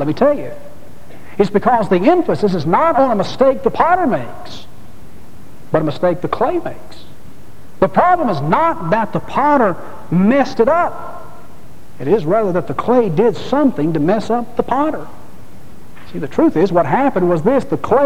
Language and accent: English; Atlanta, Georgia, United States; born there; But I was born in Georgia Baptist Hospital down in Atlanta.